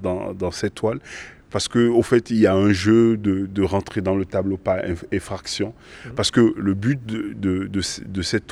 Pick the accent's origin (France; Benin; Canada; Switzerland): Benin; je viens de l'Est Dahomey, qui est aujourd'hui le Bénin